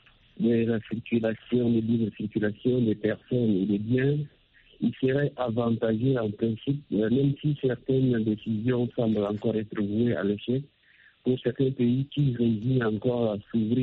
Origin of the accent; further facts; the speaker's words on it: Chad; now in Cameroon; Je suis tchadien en étude au Cameroun.